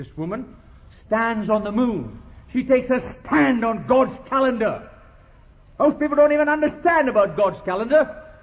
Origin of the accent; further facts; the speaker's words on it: India; I come from India.